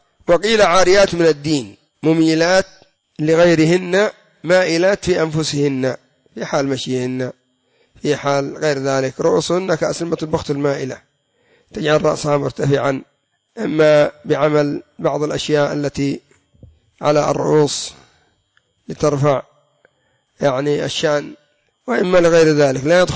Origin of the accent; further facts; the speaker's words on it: Yemen; إن لم تكن عندنا في اليمن موجودة عند جيراننا في دول الخليج